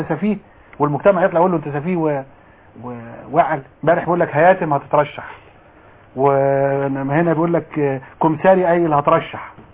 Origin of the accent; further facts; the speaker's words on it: Egypt; احنا كمصريين